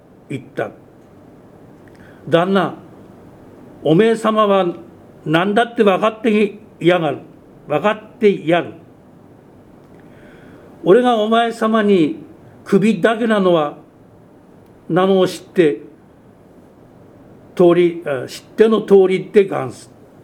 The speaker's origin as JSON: {"language": "Japanese", "region": "Tohoku", "country": "Japan", "tie": "born there", "said": "まあ、私は東北の生まれなもんですからこのニュアンスが少し分かる気がするんですね"}